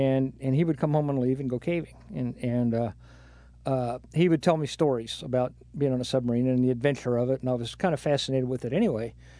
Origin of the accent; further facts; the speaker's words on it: Kankakee, Illinois, United States; I was born in Kankakee, Illinois, and we lived in Kankakee, which is up north.